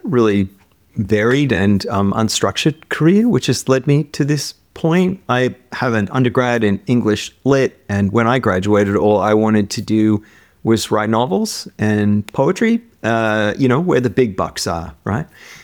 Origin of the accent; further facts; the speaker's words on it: Australia; moved away; And that's sort of what it feels like after you've been in North America as an Australian for, in my case, 30 years. Yeah. You know, your accent is still there. It's how you grow up and it's how you talk, but it's definitely lost its edge.